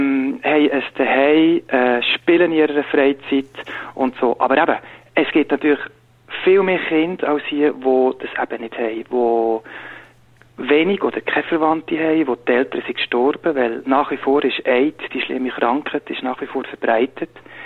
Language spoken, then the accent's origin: German; Switzerland; Und es ist sicher weniger organisiert als bei uns in der Schweiz.